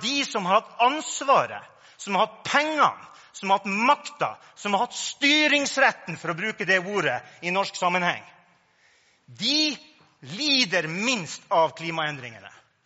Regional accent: Harstad, Troms, Norway; Jeg vokste opp I Harstad, oljebyen I nord.

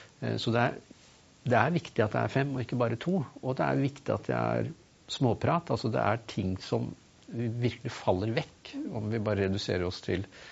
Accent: Innlandet, Norway; Men det klart at jeg kommer fra Østerdalen

